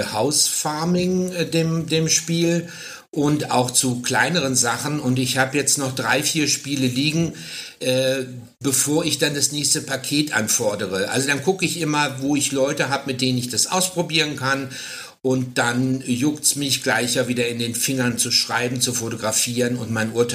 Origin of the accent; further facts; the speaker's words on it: North Rhine-Westphalia, Germany; Also ich selber stamme nicht von hier. Ich komme eigentlich aus der Ecke von Dortmund, wie man bei uns sagt. Und bin dann hier beruflich gelandet.